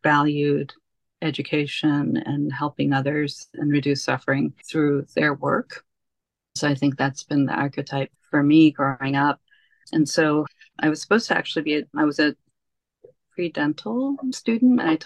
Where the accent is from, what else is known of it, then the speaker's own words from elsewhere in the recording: Silver Spring, Maryland, United States; And growing up in Silver Spring and being exposed to Washington, D.C. culture and Smithsonian's and Howard University and HBCUs